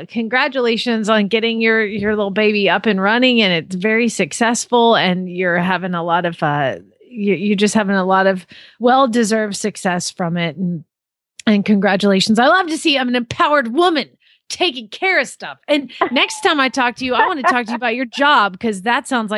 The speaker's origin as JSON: {"language": "English", "region": "Georgia", "country": "United States", "also_born_or_lived": "Arizona / Ohio / Kentucky", "said": "I mean, I'm from Georgia and then I lived in Arizona. I had a brief stint in Ohio, but I moved because I was freezing to death."}